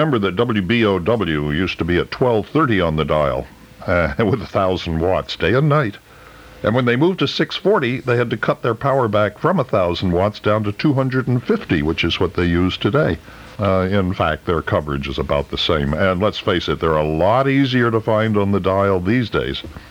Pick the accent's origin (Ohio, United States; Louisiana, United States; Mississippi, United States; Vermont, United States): Vermont, United States; when I was growing up in Vermont, I would strain to hear KFI on this frequency.